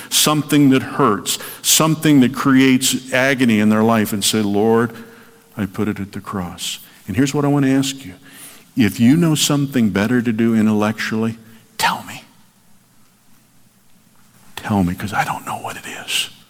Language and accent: English; Indiana, United States; I'm from Indiana, but I don't honestly can't tell you where Frankfort, Indiana is.